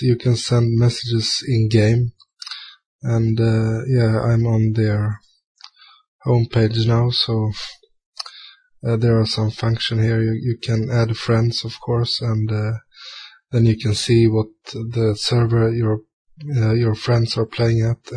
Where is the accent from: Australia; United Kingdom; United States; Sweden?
Sweden; English is a second language; Well, personally or privately, I'm from Sweden, and I'm a civil engineer